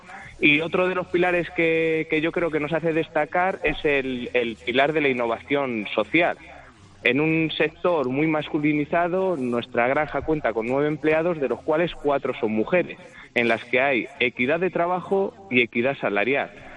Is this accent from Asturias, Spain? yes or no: no; Autillo de Campos, Castile and León, Spain; Somos de Autillo de Campos, en la provincia de Palencia.